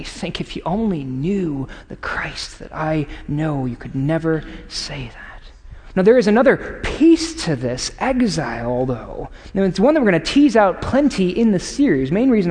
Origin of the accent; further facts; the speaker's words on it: Chicago, Illinois, United States; Yes, I'm from Chicago. Of course we know how to make pizza.